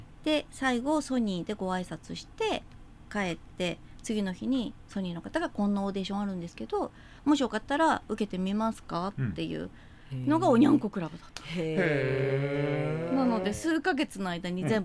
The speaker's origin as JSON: {"language": "Japanese", "region": "Aichi", "country": "Japan", "tie": "born or raised there", "said": "私地元が愛知なんですけど、愛知の方で"}